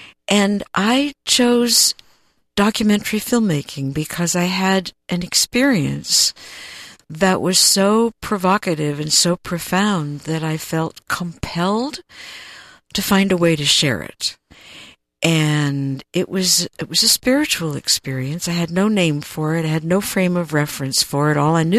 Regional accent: Pittsburgh, Pennsylvania, United States; Well, actually, I came from Pittsburgh, Pennsylvania, where I thought there was something wrong with me.

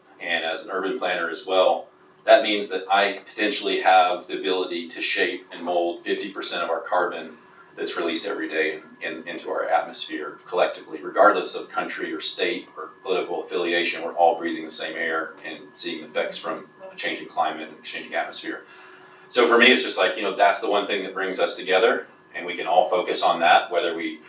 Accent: Texas, United States; So I grew up in East Texas in an oil field.

